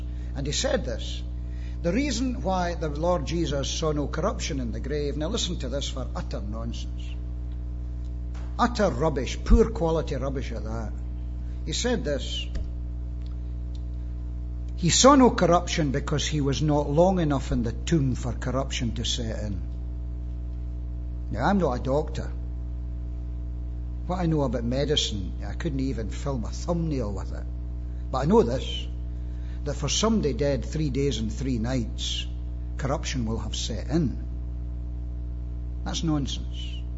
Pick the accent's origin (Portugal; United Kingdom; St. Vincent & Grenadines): United Kingdom; Scotland; as a Scotsman